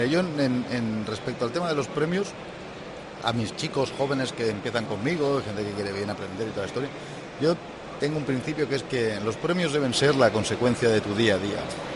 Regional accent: Barcelona, Catalonia, Spain; born there; Y yo nací en Barcelona.

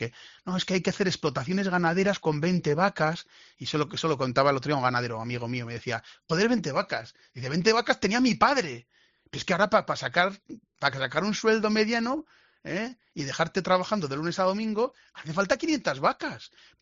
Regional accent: Azagra, Navarre, Spain; que yo, que nací en el año 72, me acuerdo de mi pueblo, de Azagra, de ver gente pobre

